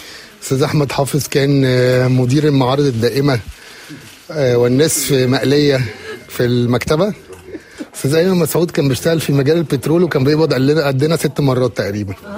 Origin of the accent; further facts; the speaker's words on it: Alexandria, Alexandria Governorate, Egypt; بلدي اسكندرية. بلدي اسكندرية مفيش زي مصر طبعا.